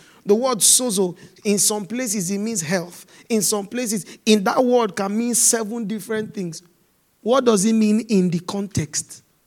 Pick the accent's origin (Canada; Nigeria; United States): Nigeria; I remember someone said, my home country, Nigeria, said, I know why Nigeria was independent in 1960.